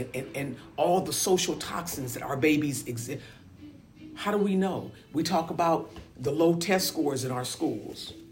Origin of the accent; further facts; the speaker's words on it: Omaha, Nebraska, United States; born and raised in Omaha, Nebraska